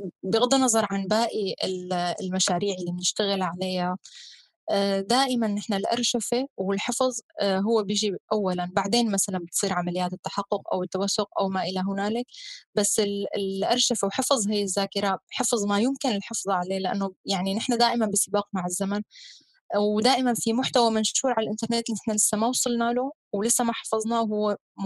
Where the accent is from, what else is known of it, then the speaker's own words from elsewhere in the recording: Syria; حتى نحن كسوريين صرنا نسمع أسماء مناطق ما كنا بنعرفها من قبل